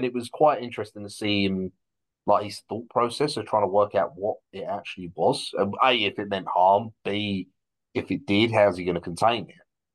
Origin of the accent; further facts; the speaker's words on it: East of England, United Kingdom; but then again, I'm from Essex